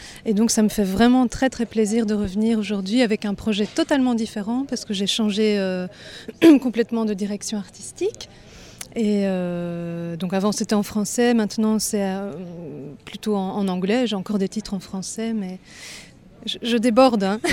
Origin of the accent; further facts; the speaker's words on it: Belgium; Je suis belge donc voilà.